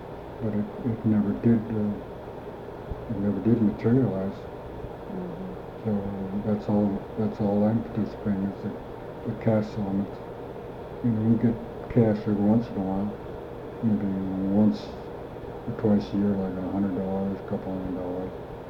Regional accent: Metlakatla, Alaska, United States; And since I come from Metlakatla, that was created more complications because that's a reservation, see?

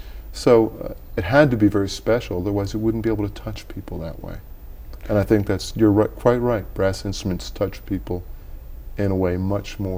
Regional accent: New York, United States; And I'm from New York State.

